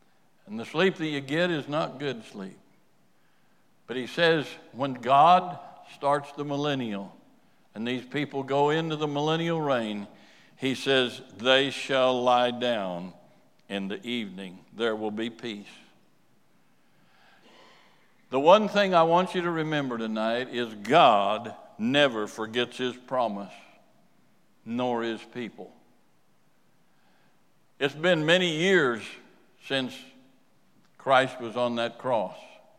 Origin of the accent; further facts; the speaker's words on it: United States; And I am American top to bottom.